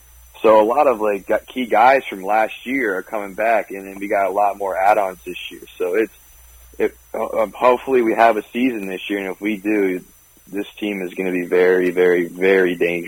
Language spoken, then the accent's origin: English; Boca Raton, Florida, United States; Yeah, I was born and raised here in Boca Raton. I went to Boca Raton Community High School.